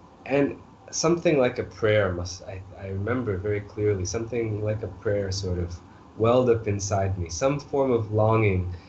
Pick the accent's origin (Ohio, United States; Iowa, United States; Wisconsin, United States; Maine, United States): Maine, United States; I had to introduce myself. I said, I'm from Maine.